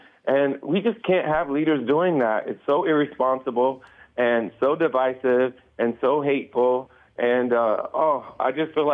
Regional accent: Wisconsin, United States; Wisconsinites, all of us have lived a pretty similar experience. And so when I go out and talk to folks in my home state

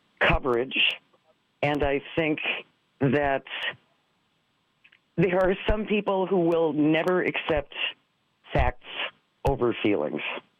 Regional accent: Hartford, Wisconsin, United States; because I'm from Hartford, so my hometown was 8,000 people when I was growing up, small town.

